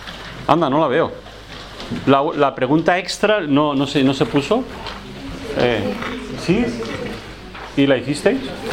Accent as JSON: {"language": "Spanish", "town": "Elche", "region": "Valencian Community", "country": "Spain", "said": "Cuando tenía un añito de edad, nos fuimos para Elche y ya, pues, como si fuera de Elche, ¿no? Soy ilicitano. Y entonces, pues, porque soy de Elche, parlo valencià, pero el valencià y el catalán es muy diferente"}